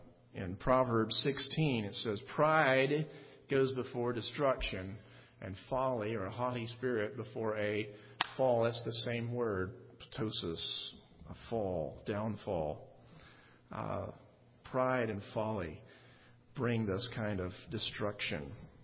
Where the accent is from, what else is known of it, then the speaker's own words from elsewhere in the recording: Birmingham, Alabama, United States; This is my dad here in the red shirt, and the house that I grew up in Birmingham, Alabama.